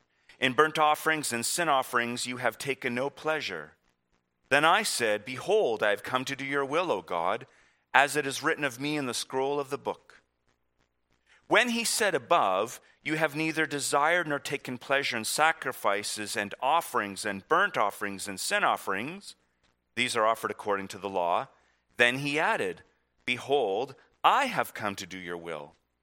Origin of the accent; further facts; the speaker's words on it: Pacific Northwest, United States; And I grew up skiing in the Northwest